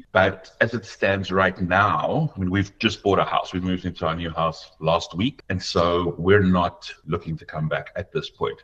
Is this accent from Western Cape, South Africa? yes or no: yes; Plettenberg Bay, Western Cape, South Africa; also born or lived in Port Elizabeth / Johannesburg / Durban; I grew up in Plettenberg Bay, lived in PE for a while, lived in Joburg for a while, lived in Durban for a while. I even spent 6 months in Cape Town.